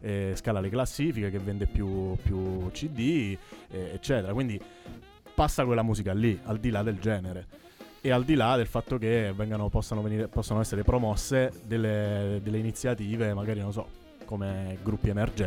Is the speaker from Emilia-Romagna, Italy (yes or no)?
no; Molise, Italy; io da molisano anche non te la riesco proprio a...